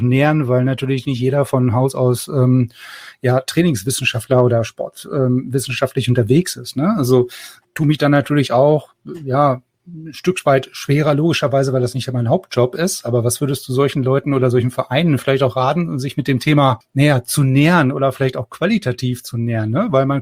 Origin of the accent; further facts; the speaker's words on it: Laatzen, Lower Saxony, Germany; ich komme ja nun aus Laatzen